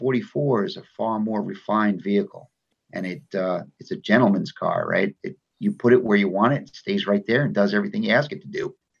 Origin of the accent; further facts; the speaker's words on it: New York, United States; I grew up in the Northeast in New York, and it would freeze every winter.